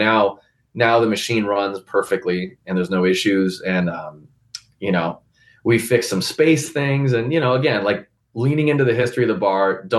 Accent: Las Vegas, Nevada, United States; That was like, I grew up there. My sister and I grew up there.

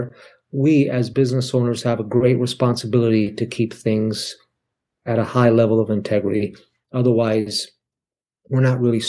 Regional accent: Italy; accent: Italian; now in United States; I was born in the States and then went to Italy when I was very young. So I got made fun of a lot when I was learning Italian. I only knew Sicilian at the time. And then when I came back, I had forgotten all my English.

